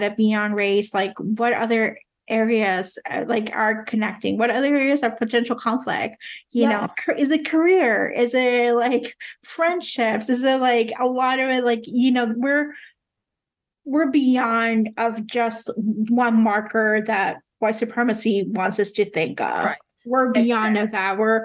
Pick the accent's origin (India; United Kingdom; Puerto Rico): Puerto Rico; I grew up in Puerto Rico